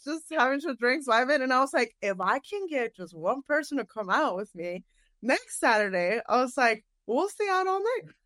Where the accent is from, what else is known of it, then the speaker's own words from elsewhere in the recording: Mexico City, Mexico; English is a second language; being Mexico City and allowing me to go back to my home country, I was like, I have to go for this.